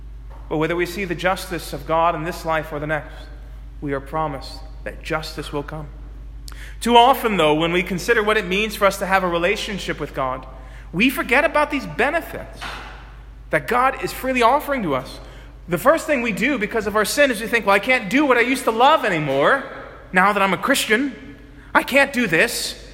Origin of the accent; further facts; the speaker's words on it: Brooklyn, New York, United States; You live in one. I grew up in Brooklyn.